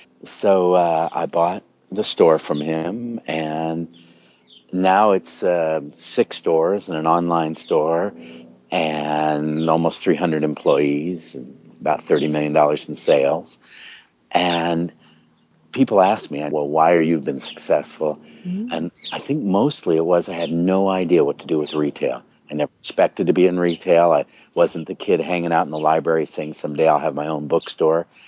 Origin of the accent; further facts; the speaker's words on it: Tucson, Arizona, United States; Oh, the first Tucson homeboy one.